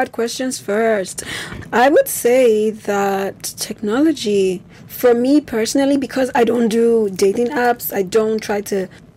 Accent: Nigeria; I'm from Nigeria, so a lot of my friends are long distance.

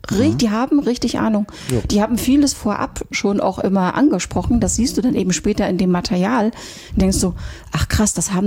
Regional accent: East Germany, Germany; Weil ich bin in der DDR aufgewachsen

